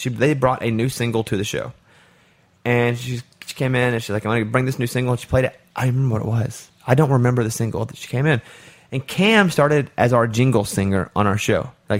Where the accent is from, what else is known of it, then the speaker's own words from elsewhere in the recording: Arkansas, United States; listen, I grew up in Arkansas.